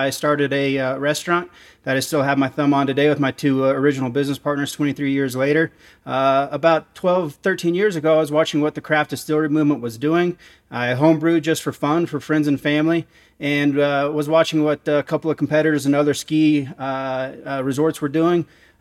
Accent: Vail, Colorado, United States; I am from Vail, Colorado.

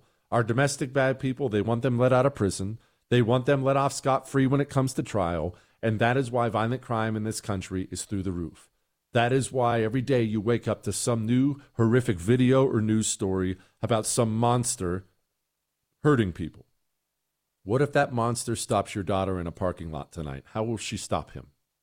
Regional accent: Montana, United States; also born or lived in Ohio; I grew up in Montana and Ohio

